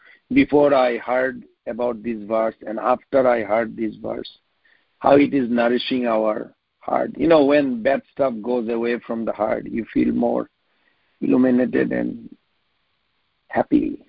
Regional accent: India; I remember in my hometown in a remote village in India, we saw many goats and they have this nipple.

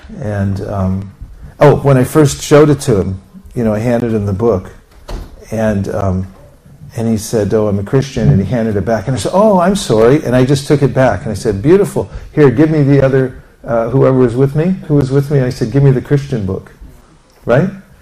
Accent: California, United States; I say, I'm from California.

